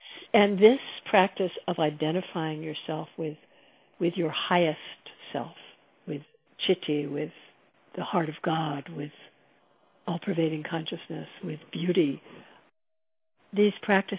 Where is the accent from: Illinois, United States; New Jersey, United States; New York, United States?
New Jersey, United States; You know, I'm the child of my parents. I grew up in New Jersey.